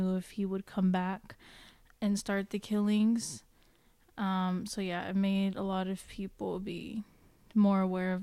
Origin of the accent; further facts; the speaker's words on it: Vallejo, California, United States; Life growing up in Vallejo was okay. There was some good things about it and some bad things about it. We have a lot of diversity, and when everyone comes together, it's just like a big, great community.